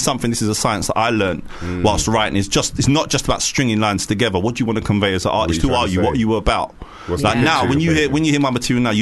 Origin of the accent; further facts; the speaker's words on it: London, United Kingdom; accent: London; In my accent, sound like I'm from London, like where I'm from.